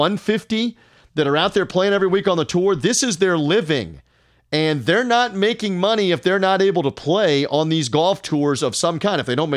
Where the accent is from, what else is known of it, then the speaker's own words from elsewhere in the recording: Memphis, Tennessee, United States; sports radio host in Memphis, Tennessee, my hometown.